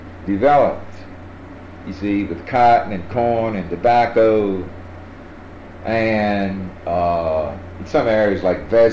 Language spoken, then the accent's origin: English; Virginia, United States; born there; We were from the South. We lived in the South. I was born in Virginia. My mother was born in North Carolina and my father in South Carolina.